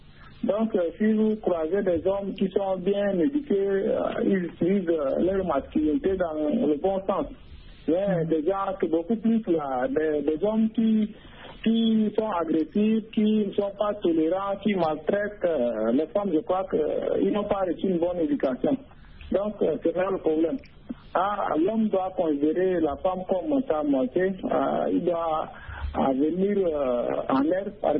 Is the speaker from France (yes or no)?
no; Chad